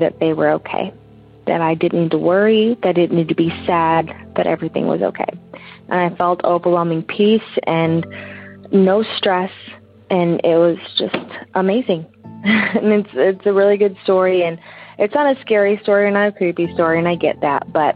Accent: St. Louis, Missouri, United States; I am from St. Louis, Missouri

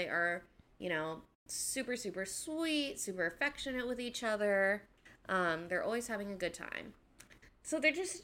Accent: Apex, North Carolina, United States; So these are both from my hometown. I've moved around a lot, but what I would consider my hometown is Apex, North Carolina.

